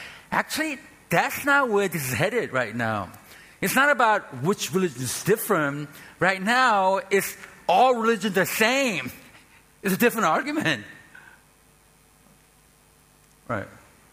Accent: South Korea; English is a second language; I'm from Korea, and Korea is no exception because, you know, Western people stop having babies, right?

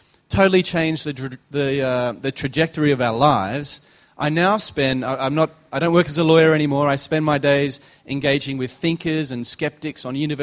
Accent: Australia; now in Oxford, United Kingdom; So I'm an Australian living in exile in Oxford.

